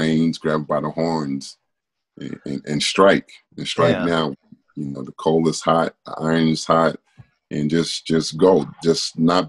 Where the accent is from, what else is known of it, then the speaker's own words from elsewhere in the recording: Brooklyn, New York, United States; I was one of those children growing up in Brooklyn where I didn't have a man's hand on my shoulder, on my head.